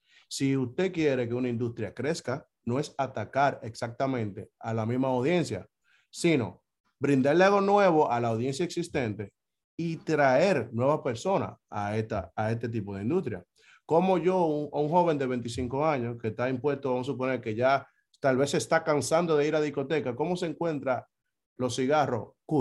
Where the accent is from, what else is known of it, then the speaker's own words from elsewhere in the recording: Dominican Republic; accent: Dominican; Obviamente le pusimos el RD porque yo soy de allá, aunque me considero del mundo, pero con mi cantadito de hablar se sabe que yo soy dominicano de pura cepa.